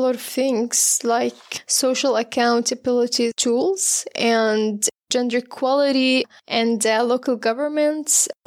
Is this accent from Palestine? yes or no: yes; Bethlehem, West Bank, Palestine; I'm from Bethlehem, the city. I learned press and media on Al Ahliya University, and I'm 22 years old